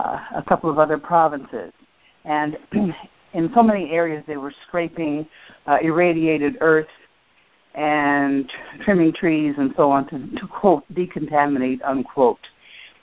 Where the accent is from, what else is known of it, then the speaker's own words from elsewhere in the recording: Washington, United States; from Washington State, and I have a double question.